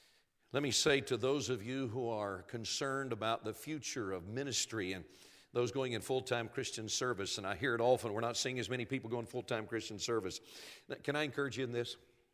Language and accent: English; North Carolina, United States; Your pastor's from West Virginia. I'm from North Carolina. He will understand this.